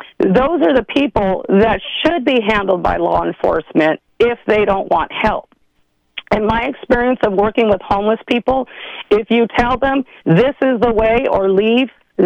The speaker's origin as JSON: {"language": "English", "town": "San Jose", "region": "California", "country": "United States", "tie": "born or raised there", "said": "But as far as even when I was growing up in San Jose, you know, when they shifted them from state hospitals into boarding care homes"}